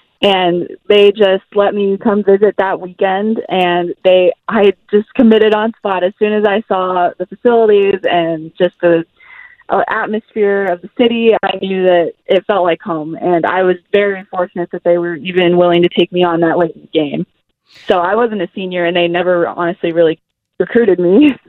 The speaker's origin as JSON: {"language": "English", "town": "San Diego", "region": "California", "country": "United States", "said": "And I'm from San Diego where high school competition wasn't as strong as the competition that I faced when I played on my travel team up in Orange County."}